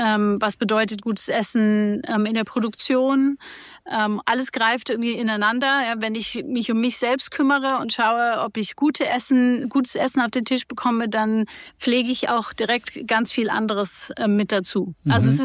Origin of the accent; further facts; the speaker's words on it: New York, United States; also born or lived in East Africa; now in Tegernsee, Germany; ich bin in New York geboren und in New York und Ostafrika aufgewachsen und war eigentlich überall so auf der Welt unterwegs.